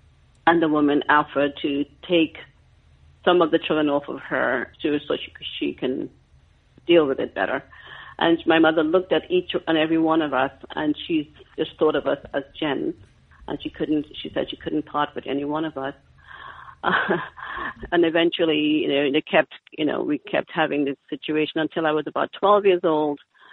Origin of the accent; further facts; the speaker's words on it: Trinidad & Tobago; born there; Well, I was born in Trinidad, West Indies, in 1954.